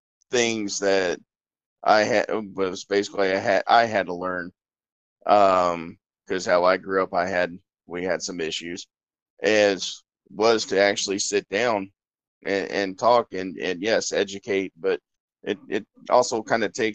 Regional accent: Stone Mountain, Georgia, United States; I grew up in Stone Mountain, Georgia. And I, you know, for the most part, grew up in an African American community.

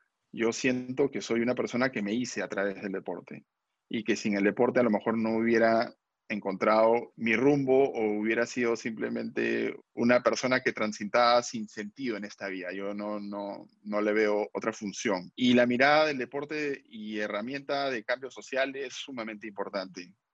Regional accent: Peru; tú imagínate que los peruanos nos respetemos de esa manera y que todos querramos ser como otro peruano, ¿no?

